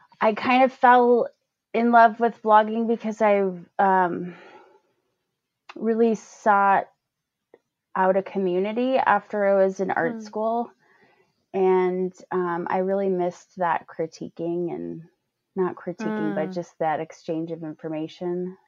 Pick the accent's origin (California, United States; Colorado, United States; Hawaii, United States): California, United States; San Francisco; I'm from San Francisco Bay Area. I went to the University of Oregon.